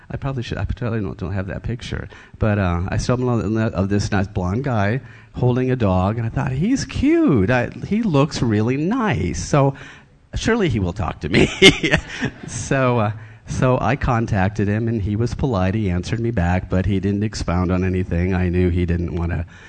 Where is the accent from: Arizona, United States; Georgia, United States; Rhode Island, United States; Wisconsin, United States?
Arizona, United States; Phoenix; moved away; also born or lived in Ohio; I was born in Ohio, but I grew up in Phoenix, and then moved to California when I started working for the airlines, and I grew up Lutheran